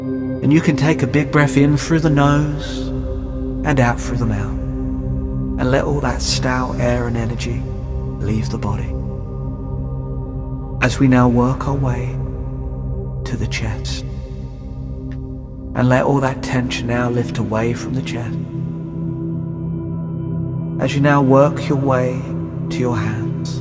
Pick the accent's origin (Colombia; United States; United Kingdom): United Kingdom; London; I'm a hypnotherapist from London.